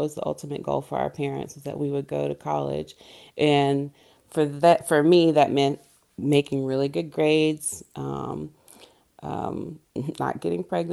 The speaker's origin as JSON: {"language": "English", "town": "Black Mountain", "region": "North Carolina", "country": "United States", "tie": "born or raised there", "said": "growing up in Black Mountain during the 70s, 80s, early 90s, it definitely felt isolated from the rest of the world. It's a small town."}